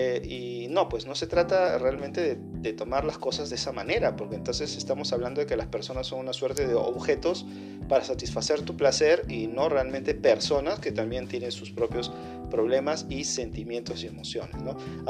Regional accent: Lima, Peru; de Lima, Perú.

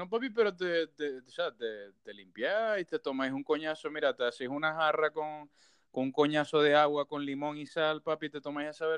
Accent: Maracaibo, Zulia, Venezuela; porque obviamente yo soy el maracucho ordinario, ¿no?

